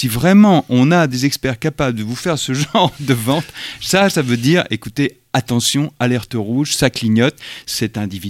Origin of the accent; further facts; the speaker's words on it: Normandy, France; je suis normand, hein, pardonnez-moi